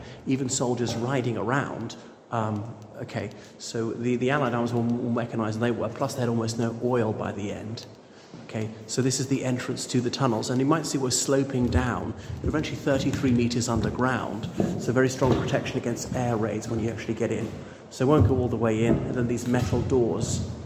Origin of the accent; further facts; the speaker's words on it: Ireland; here I am … from Ireland